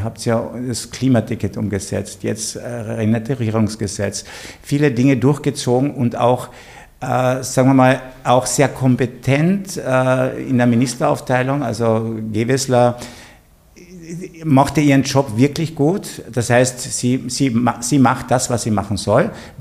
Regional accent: Carinthia, Austria; ich komme ja aus Kärnten

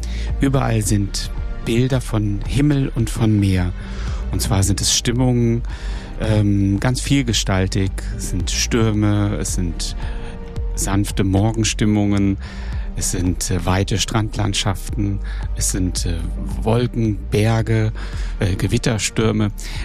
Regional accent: Hesse, Germany; now in Borkum, Germany; Also ich bin ursprünglich aus Hessen. Ich bin in Mitteldeutschland aufgewachsen und habe das Meer erst für mich entdeckt, als ich auf Borkum gelebt habe, Zivildienst gemacht habe vor 30 Jahren.

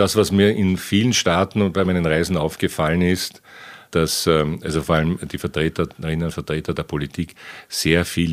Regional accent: Austria; Jetzt wissen wir als Österreicher, dass das auch etwas länger dauern kann

